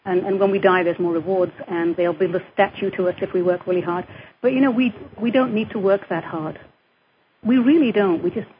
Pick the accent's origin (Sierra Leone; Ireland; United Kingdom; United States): United Kingdom; England; we grew up in England